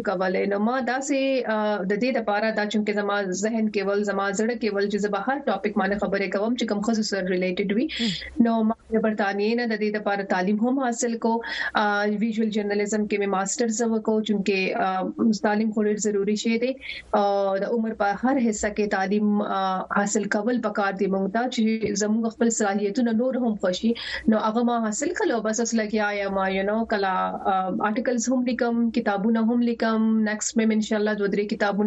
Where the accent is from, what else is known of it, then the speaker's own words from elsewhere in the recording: Pakistan; now in United Kingdom; پاکستان زموږ ملک دی مونږ د پاکستان یو زموږ پہچان دی